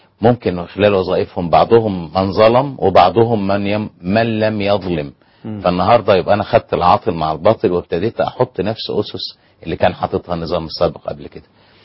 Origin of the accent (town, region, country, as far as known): Egypt